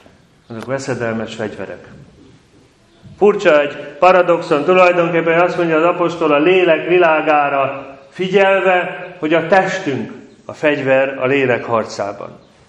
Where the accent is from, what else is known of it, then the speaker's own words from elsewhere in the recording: Pécs, Baranya, Hungary; hogy magam is pécsi vagyok